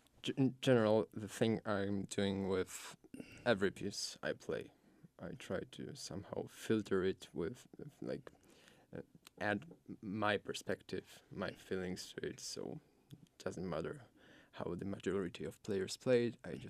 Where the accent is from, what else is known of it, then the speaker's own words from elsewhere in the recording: Poland; English is a second language; Yes, I come from Poland